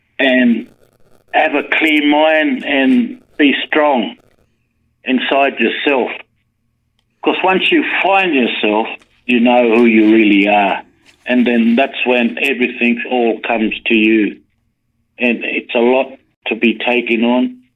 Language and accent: English; Brewarrina, New South Wales, Australia; and my hometown, Rewarrina.